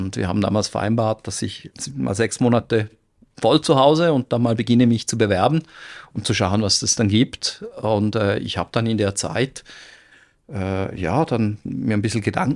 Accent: Switzerland; moved away as an adult; wir sind Schweizer beide

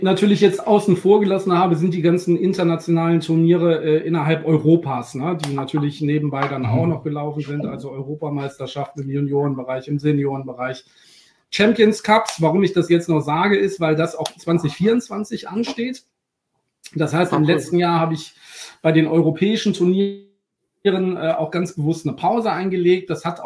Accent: Cologne, North Rhine-Westphalia, Germany; now in Dreieich, Germany; Damals noch in Köln. Ich bin gebürtiger Kölner, wohne mittlerweile südlich von Frankfurt in Dreieich.

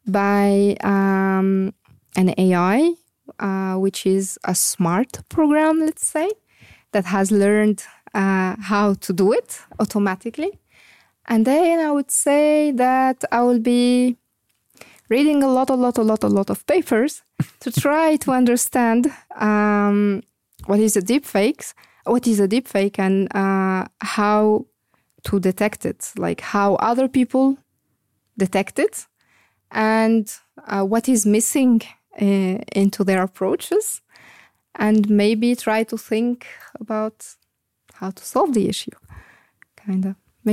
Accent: Ariana, Tunisia; English is a second language; moved away as an adult; now in Luxembourg; I grew up in Tunisia, mm-hmm. In the capital, in a city called Ariana, mm-hmm. Next to the capital. I mean, it's part of the capital.

